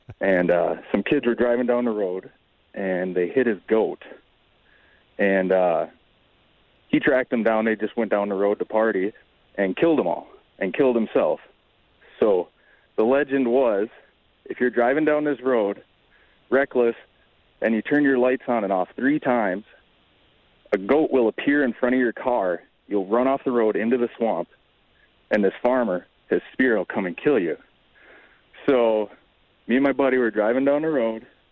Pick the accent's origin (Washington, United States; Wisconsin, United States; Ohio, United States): Wisconsin, United States; Waupaca; So when I was a teenager, I grew up in Wapaka, Wisconsin, and there's a nearby town, Wyawega